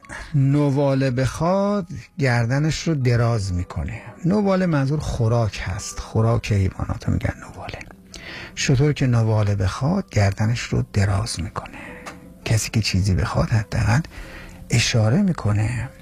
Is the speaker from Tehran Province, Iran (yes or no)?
yes; Tehran, Tehran Province, Iran; من ترک نیستم، من کلا بچه تهرانم، ولی تقریبا میتونم بگم که مسلطم به زبان ترکی